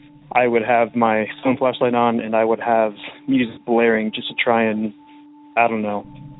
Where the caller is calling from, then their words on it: Oregon, United States; Hey, Derek … I'm calling from Oregon.